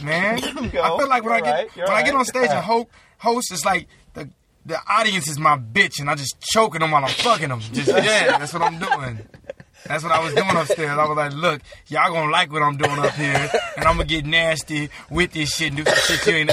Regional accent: Denver, Colorado, United States; I'm from Denver, Colorado. People pick on you and they don't think you're tough.

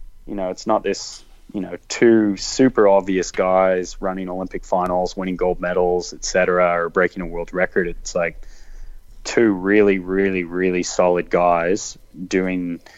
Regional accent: Sydney, New South Wales, Australia; born there; I was actually living in Sydney at that time. I was born in Sydney, even though it doesn't sound like it.

